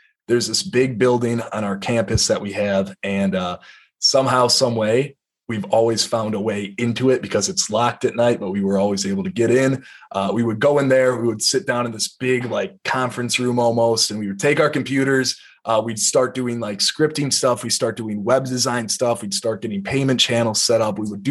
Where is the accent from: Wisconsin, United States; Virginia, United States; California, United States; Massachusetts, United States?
Wisconsin, United States; I am in the Wisconsin National Guard up here. I am from Wisconsin, so it's something I enjoy doing.